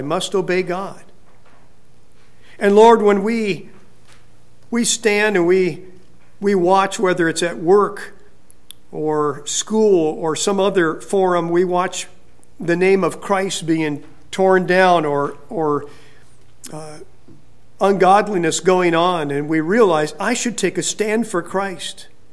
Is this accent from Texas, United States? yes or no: no; Fresno, California, United States; I grew up in Fresno, but I'd been gone for a while getting my training.